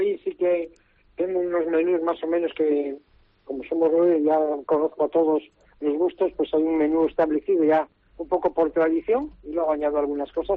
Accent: Laredo, Cantabria, Spain; Por tradición también de mis padres, que somos de Laredo

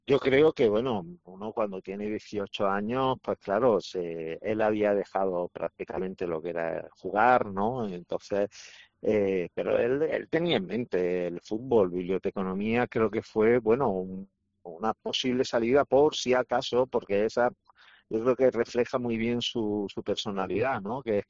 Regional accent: San Fernando, Andalusia, Spain; born there; yo en realidad soy nacido en San Fernando

